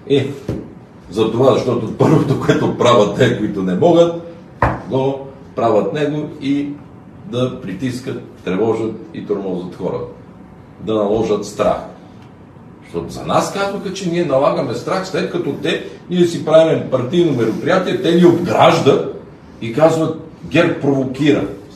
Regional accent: Western Bulgaria, Bulgaria; аз като Шоп, знаеш какво казал Шоп, най-обичам да мразя

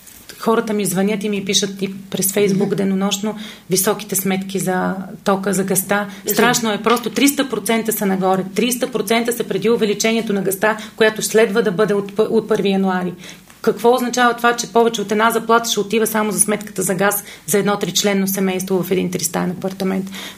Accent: Lom, Montana Province, Bulgaria; born there; Аз съм родена в Лом

